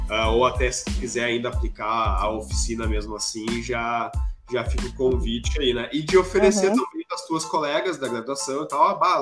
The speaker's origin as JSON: {"language": "Portuguese", "country": "Brazil", "said": "E é legal também de a gente assistir como brasileiro e como professor, né, de língua portuguesa"}